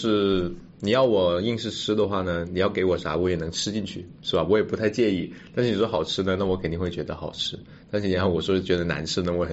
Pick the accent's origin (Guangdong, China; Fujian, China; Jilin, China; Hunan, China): Guangdong, China; 跟我的出生的地方有关，我长大的地方有关，我是会比较喜欢那广东的美食啊